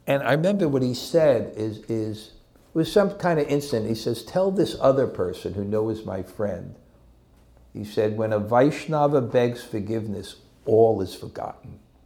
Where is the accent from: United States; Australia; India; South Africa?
India; I think one thing that helped me in my spiritual life was growing up in India. You can imagine, I went there in 1976, didn't know really anything